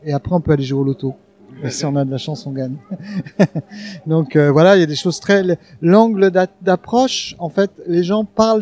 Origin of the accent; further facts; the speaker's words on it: Nantes, Pays de la Loire, France; Je viens de Nantes. J'ai habité à Nantes pendant 32 ans